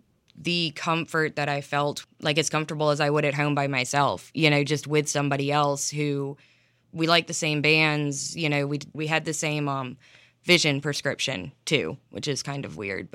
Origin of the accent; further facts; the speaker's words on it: Ellijay, Georgia, United States; I'm from Ellijay, Georgia, so I live in the mountains, and I work as a veterinary technician.